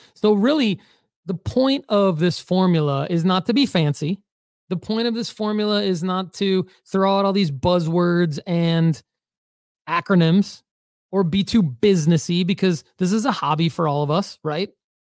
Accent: Michigan, United States; By the way, when I say guys, I'm from Michigan

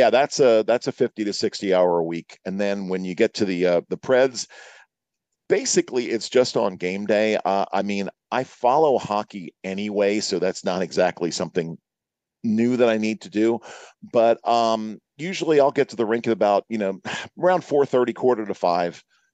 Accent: Philadelphia, Pennsylvania, United States; Honestly, I grew up in the Philadelphia area

